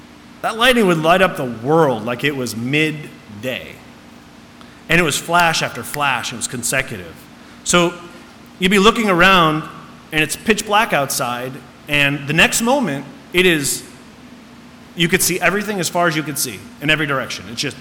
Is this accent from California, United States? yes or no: no; Illinois, United States; now in Willamette Valley, United States; Growing up in the Midwest, in a south suburb of Chicago, I experienced many things unique to that area, things we don't really have here in the Willamette Valley to a large degree.